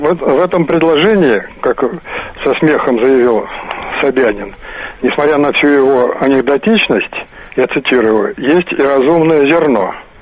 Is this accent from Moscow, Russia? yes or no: yes; Moscow, Russia; Я москвич, естественно, пенсионер.